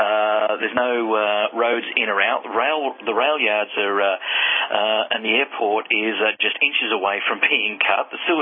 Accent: Rockhampton, Queensland, Australia; And, you know, I grew up in Rockhampton. It's one of the closest points to the Great Barrier Reef

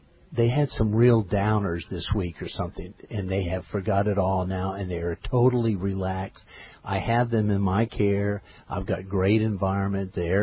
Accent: California, United States; born there; I was born in California.

